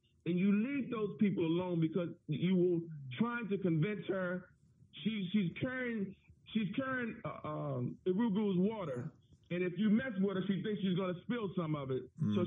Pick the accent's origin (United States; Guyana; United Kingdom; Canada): Guyana; I'm English. You were English? What you mean you English? Yeah, I'm from Guyana, and Guyana, British Guyana